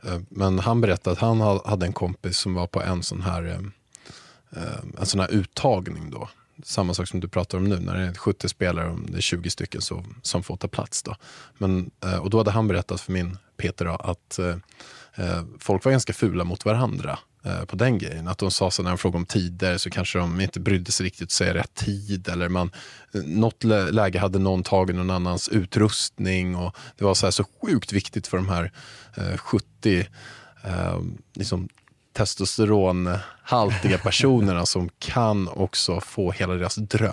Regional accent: Sweden; För jag tänkte som svensk så brukar man ju inte kanske vara så här superduktig på engelska.

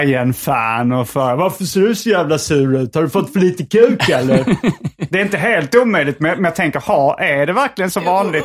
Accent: Hjärup, Skåne, Sweden; also born or lived in Malmö; Jag föddes i Malmö, flyttade till Hjärup som ligger mellan Malmö och Lund. Så det är liksom en sovstad mellan Malmö och Lund.

